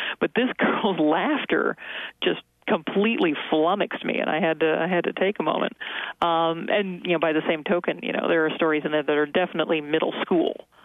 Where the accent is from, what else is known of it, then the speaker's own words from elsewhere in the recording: Kalamazoo, Michigan, United States; also born or lived in Portland / Minneapolis / New York City; I did. I'm born and raised in Kalamazoo.